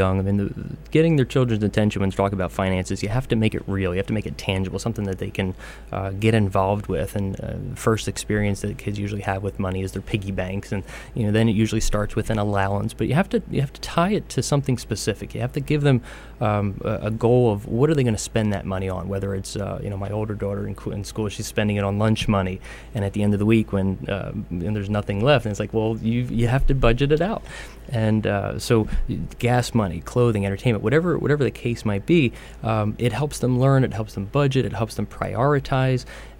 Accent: Philadelphia, Pennsylvania, United States; I'm originally from Philadelphia. I spent my whole life in that area

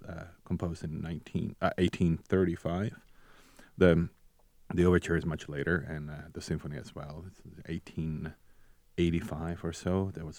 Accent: Prague, Czechia; moved away as an adult; You know, I grew up in Prague, Czech Republic. My first 22 years of my life were there

